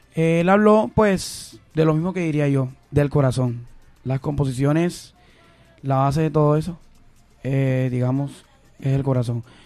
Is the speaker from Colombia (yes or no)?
yes; Algarrobo, Magdalena, Colombia; born there; also born or lived in Fundación; Yo soy nacido precisamente en Algarrobo Magdalena. Soy hijo adoptivo de Fundación, obviamente lo tengo en mi corazón.